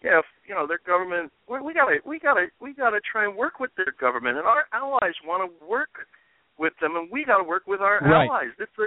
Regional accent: United States; as an American and this whole thing with Israel, Palestine, okay, they're two separate countries. This is my country, America.

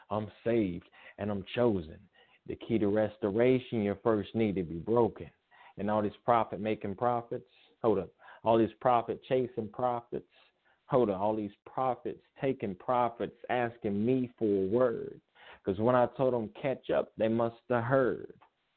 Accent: North Carolina, United States; No, ma'am, not that one. I'm another one from North Carolina.

